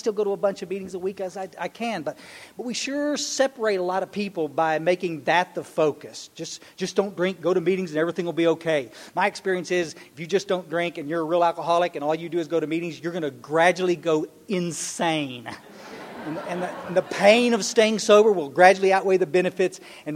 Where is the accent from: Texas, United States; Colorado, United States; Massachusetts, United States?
Texas, United States; Kerrville; I was raised up in Kerrville, Texas, Ingram, Texas, down in the hill country. We're about 60 miles west of San Antonio.